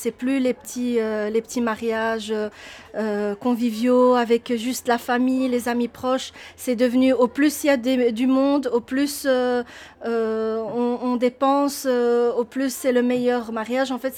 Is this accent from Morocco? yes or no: yes; Morocco; j'ai 33 ans et je suis marocaine.